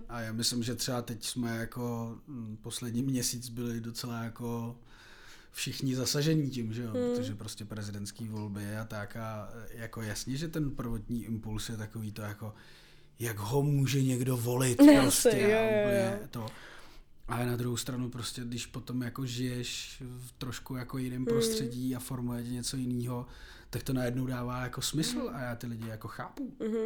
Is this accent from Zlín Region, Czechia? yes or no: no; Brno, South Moravian Region, Czechia; born there; já jsem rozený Brňák, ale neberu si